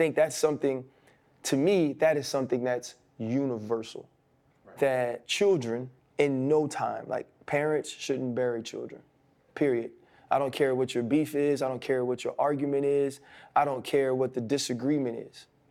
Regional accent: New Orleans, Louisiana, United States; think about coming from Georgia, and I came from New Orleans, you come from Florida, and I went to Catholic schools

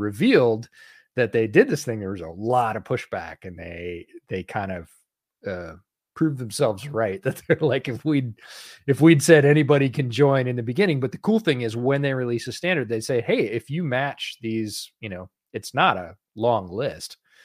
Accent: New York, United States; Oh, yeah. I grew up in the Finger Lakes, so I know exactly where that is, actually.

